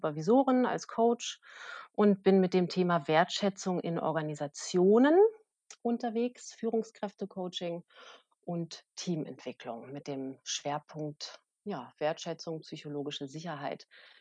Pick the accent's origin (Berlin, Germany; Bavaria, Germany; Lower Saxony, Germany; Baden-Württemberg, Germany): Berlin, Germany; Ich komme aus Berlin.